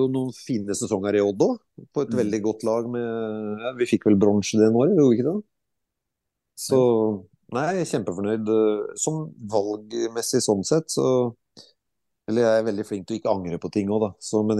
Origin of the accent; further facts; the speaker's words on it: Skottfoss, Telemark, Norway; also born or lived in Skien; vi flytta hjem til Skien. Skottfoss er jo selvfølgelig hjemstedet mitt, så det er veldig flott plass.